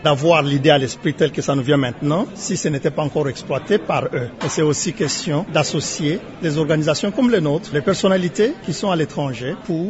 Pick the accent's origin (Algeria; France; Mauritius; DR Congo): DR Congo; nous, en tant que Congolais de l'étranger